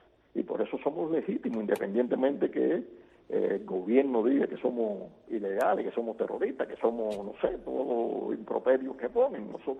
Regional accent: Cuba; yo por eso me siento muy orgulloso de mi pueblo

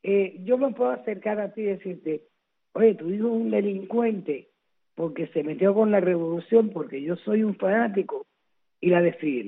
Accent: Cuba; como cubana

